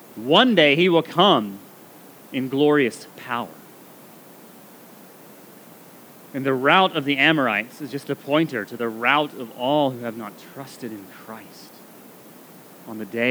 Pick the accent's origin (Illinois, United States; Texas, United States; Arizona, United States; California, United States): Texas, United States; Bryan; You know, growing up in Bryan, it's like, I've never seen a hailstone that can do that kind of thing.